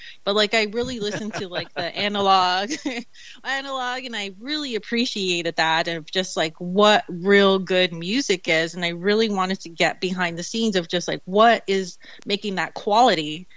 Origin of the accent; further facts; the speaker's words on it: California, United States; I lived in California and I grew up in California.